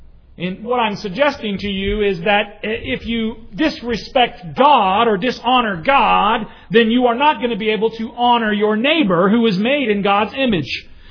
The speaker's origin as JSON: {"language": "English", "region": "California", "country": "United States", "tie": "born or raised there", "said": "I grew up in California where the topography and the climate is very similar, and you don't get a lot of rain."}